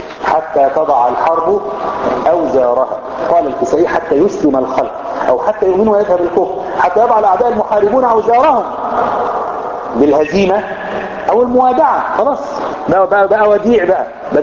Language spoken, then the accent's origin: Arabic; Egypt; احنا مش طالعين حاجه جديده ان احنا عشان مصريين.